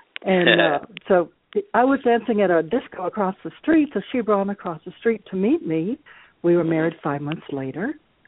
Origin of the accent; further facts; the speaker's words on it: Conway, Arkansas, United States; As I shared before, I am from Conway, Arkansas.